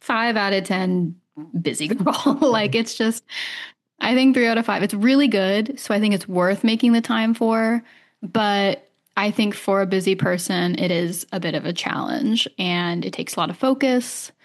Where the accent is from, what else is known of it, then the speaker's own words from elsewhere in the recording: United States; I know but I'm American, like, you know